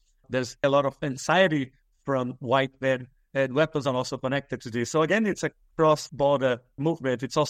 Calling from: Rio de Janeiro, Brazil; I'm speaking from Rio de Janeiro, who is quite famous for the favelas, the poor communities on the hills.

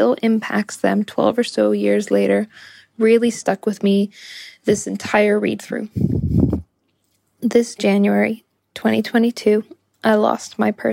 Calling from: Ho Chi Minh City, Vietnam; I'm calling in from Ho Chi Minh City, Vietnam.

